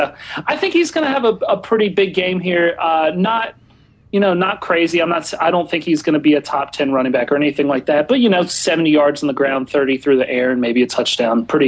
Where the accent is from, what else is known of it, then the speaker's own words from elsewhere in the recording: Carolina, United States; I'm a Panthers fan. I am from Carolina. I do make sense with that homer pick right there.